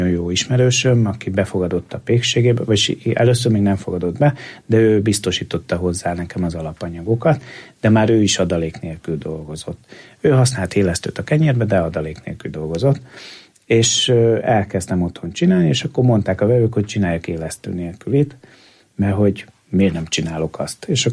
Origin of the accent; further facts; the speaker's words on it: Budapest, Hungary; de ők meg azért alkalmaztak, mert pesti vagyok, tehát nem költözhettem ide, hanem Pesten dolgoztam